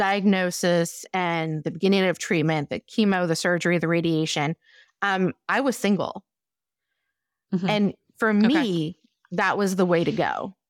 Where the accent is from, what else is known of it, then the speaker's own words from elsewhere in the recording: New Orleans, Louisiana, United States; I'm from New Orleans, I'm fun, I'm happy, I'm all these great things, right?